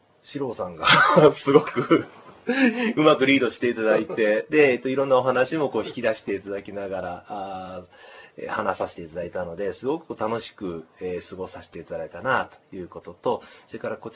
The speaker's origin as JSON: {"language": "Japanese", "region": "Osaka", "country": "Japan", "said": "私、大阪出身なんですけども、大阪にいる頃から憧れの土地といいますか、あ、私、もともと、沖縄系とか琉球系の、うん、血が入っていて"}